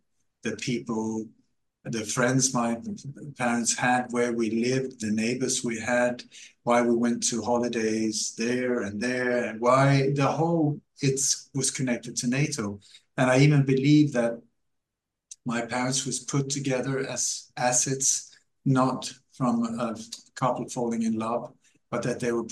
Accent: Sweden; also born or lived in Denmark; I was born in Denmark, grew up in Sweden

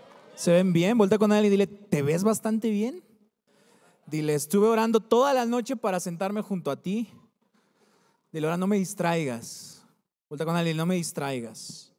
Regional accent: Tlaxcala, Mexico; Vengo de Tlaxcala, no se valen chistes de si existe o no

